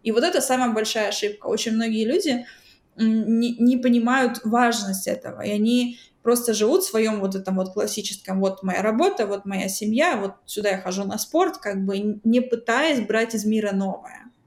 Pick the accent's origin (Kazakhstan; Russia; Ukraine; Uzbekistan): Ukraine; Kharkiv, Kharkiv Oblast; Я из Харькова, из обычного города, да, там у меня нет каких-то богатых родителей